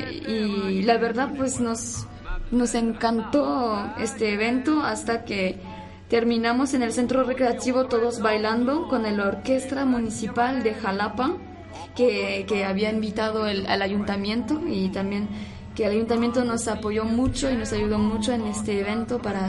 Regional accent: France; Spanish is a second language; porque en Francia así es, hay conciertos en todas las ciudades, también en los pueblitos. En mi pueblo también lo hicieron con los niños

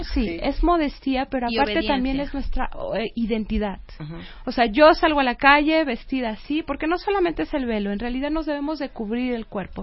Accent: Mexico; soy una musulmana como cualquier otra persona que uh-huh. vive de la misma manera. Soy una mexicana

